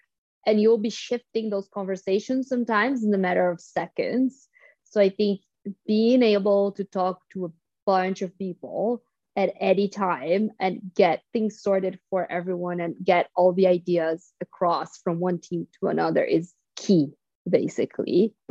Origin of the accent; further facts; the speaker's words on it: São Paulo, Brazil; So I started studying international relations in São Paulo, where I grew up in Brazil.